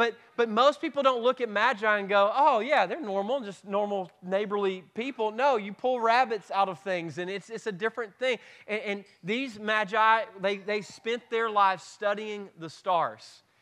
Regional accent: Moonville, South Carolina, United States; We're not from West Pelzer, we're from Moonville.

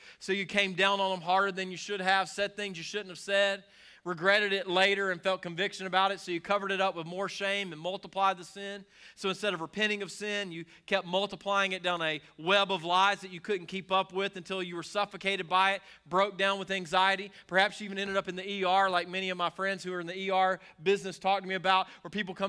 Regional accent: Moonville, South Carolina, United States; Back where I grew up in Moonville, South Carolina, I mean, heaven on earth

